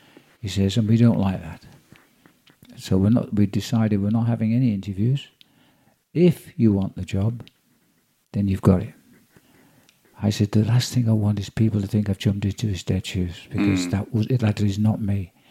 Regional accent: Liverpool, North West England, United Kingdom; now in London, United Kingdom; I came from Liverpool, never been.

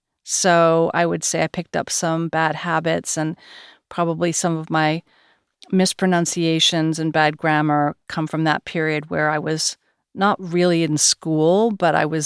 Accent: Los Angeles, California, United States; After I was at Princeton, I moved back to my hometown of Los Angeles, and I got a job in the entertainment industry.

